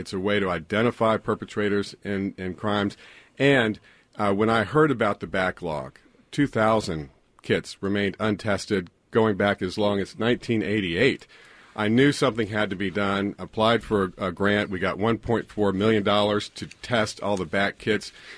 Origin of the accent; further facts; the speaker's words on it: Virginia, United States; When I grew up in Loudoun County, you know, we've been talking a lot about the politics of Loudoun County